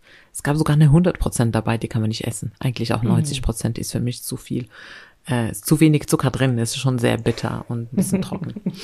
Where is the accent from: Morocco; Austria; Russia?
Morocco; Ich bin in Marokko aufgewachsen und das gehört dazu, dass man gute Gastgeber ist, ne?